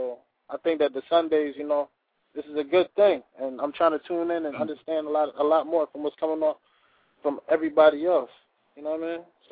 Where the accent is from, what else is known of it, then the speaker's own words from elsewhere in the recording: Trinidad & Tobago; now in United States; I'm from Trinidad. You know what I mean? I came to the States.